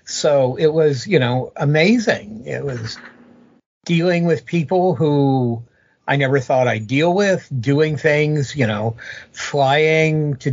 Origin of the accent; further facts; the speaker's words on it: Los Angeles, California, United States; You know, I grew up in Los Angeles, but my family wasn't in the entertainment industry.